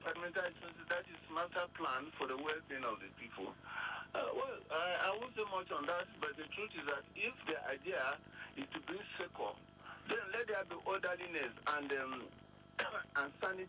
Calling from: Lugbe, Federal Capital Territory, Nigeria; I'm calling from Lugbe.

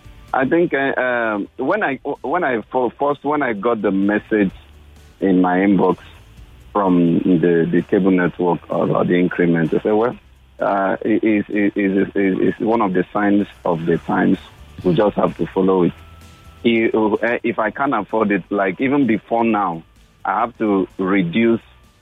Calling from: Ibeju-Lekki, Lagos, Nigeria; I'm calling from the Ibejileke Axis.

